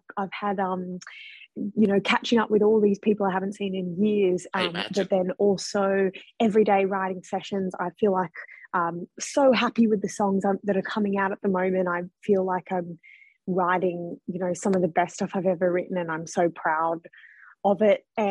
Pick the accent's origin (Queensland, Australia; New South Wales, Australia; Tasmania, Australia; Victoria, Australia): New South Wales, Australia; Sydney; I grew up in Western Sydney, as you said